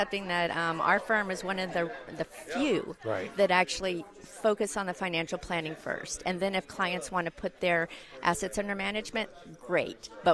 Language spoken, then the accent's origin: English; Dallas, Texas, United States; I'm from Dallas. I was born in Dallas.